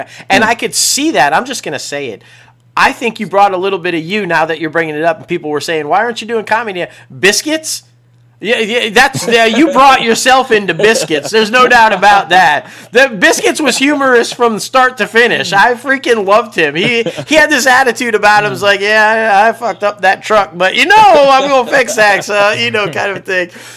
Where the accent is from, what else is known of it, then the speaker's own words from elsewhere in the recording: Syracuse, New York, United States; I'm from Syracuse, man. I'm like right by Canada, you know